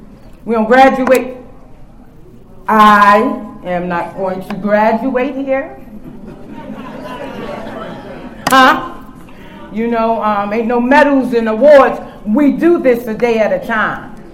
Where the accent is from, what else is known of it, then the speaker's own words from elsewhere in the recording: Harlem, New York, United States; I'm from Harlem, New York. Is New York in the house? Shout out to New York.